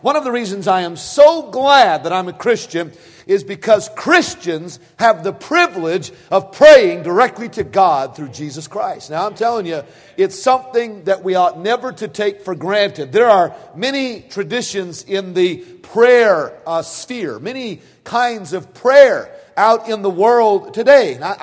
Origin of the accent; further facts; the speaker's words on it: United States; born there; all places, to be born in the United States of America. And I'm so glad and thankful tonight that I am an American.